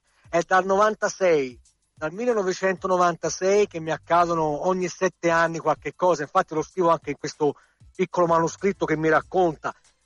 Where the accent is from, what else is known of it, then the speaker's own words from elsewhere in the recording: Prato, Tuscany, Italy; me lo sono stampato regolarmente da un mio amico che ha una tipografia qui a Prato, che io sono di Prato.